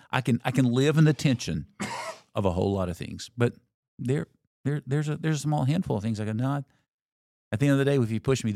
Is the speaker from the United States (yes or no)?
yes; Tennessee, United States; I was raised in East Tennessee, all my dad's family's in Knoxville area.